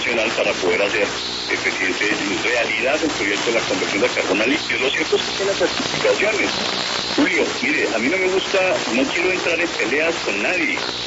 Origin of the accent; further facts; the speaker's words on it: Colombia; Aquí estoy en Colombia, en mi país